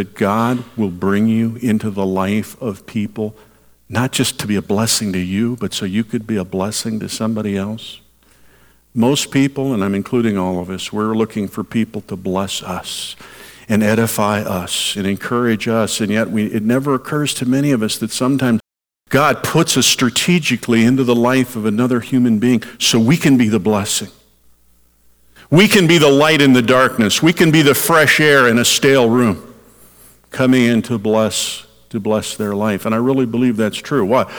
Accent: Chicago, Illinois, United States; I was raised in the Chicago area, so I could really relate to a story.

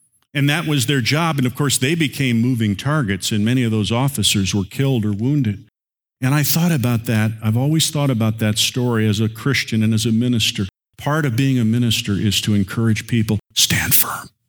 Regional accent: Indiana, United States; I grew up in Indiana, and anyone who grew up in Indiana in the era that I grew up

